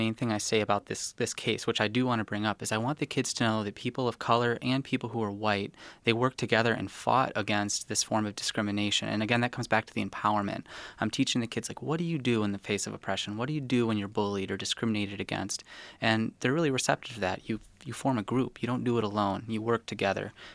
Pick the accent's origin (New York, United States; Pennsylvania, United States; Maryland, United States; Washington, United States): New York, United States; Webster; I never learned about the Rochester riots growing up in Webster.